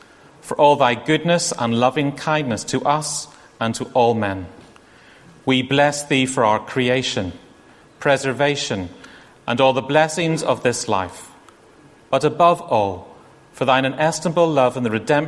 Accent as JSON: {"language": "English", "town": "Belfast", "region": "Northern Ireland", "country": "United Kingdom", "lives_now": "Cotswolds, United Kingdom", "said": "I came from a Brethren tradition in Belfast. My father was an apprentice in Harland and Wolff Shipyard."}